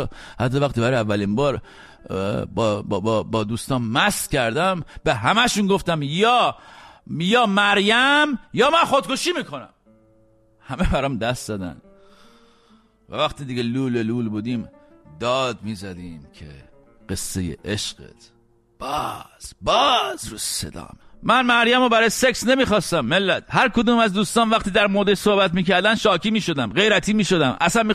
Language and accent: Persian; Iran; moved away; وقتی از ایران اومدم بیرون